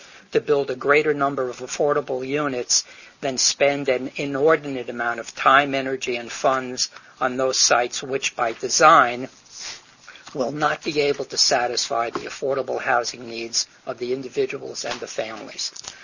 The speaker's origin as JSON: {"language": "English", "town": "Newark", "region": "New Jersey", "country": "United States", "tie": "born or raised there", "lives_now": "Clinton Township, United States", "said": "I wish I had this when I was a kid growing up in Newark."}